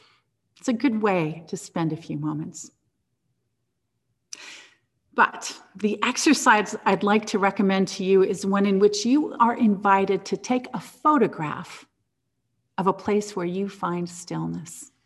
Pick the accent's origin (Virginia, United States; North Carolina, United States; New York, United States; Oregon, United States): Oregon, United States; Medford; the house where I grew up in Medford, Oregon.